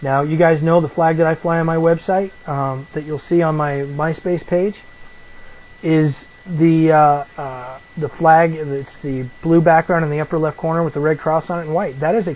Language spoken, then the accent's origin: English; Boston, Massachusetts, United States; born there; I was born in Massachusetts. Born in Boston.